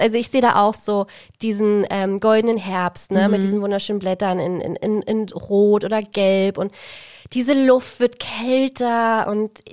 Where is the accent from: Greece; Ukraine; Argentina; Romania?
Greece; ich bin ja auch Griechin, Griechin bin ich.